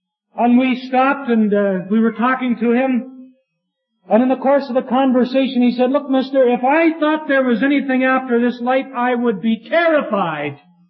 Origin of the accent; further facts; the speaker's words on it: United States; My family and I, just a week ago, yesterday, were traveling south from my hometown.